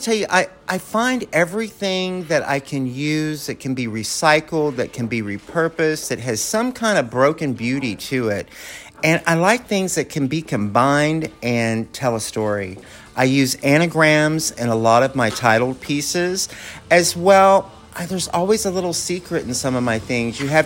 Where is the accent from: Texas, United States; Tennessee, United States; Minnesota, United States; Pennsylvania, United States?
Texas, United States; I'm from Texas originally